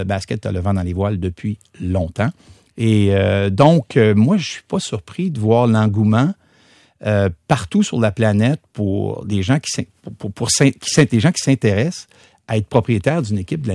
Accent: Montreal, Quebec, Canada; On est de Montréal.

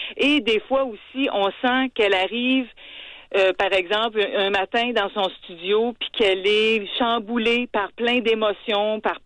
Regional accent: Quebec, Canada; et chez nous au Québec.

